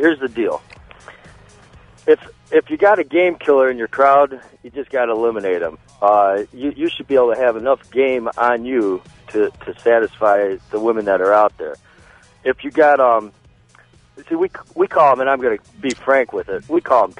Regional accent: Cleveland, Ohio, United States; I'm from Cleveland, Ohio, man. It's cold up here.

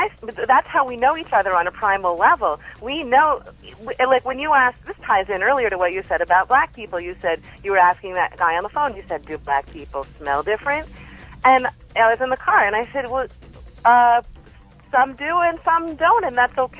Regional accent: New Jersey, United States; I grew up in New Jersey in the 80s, David.

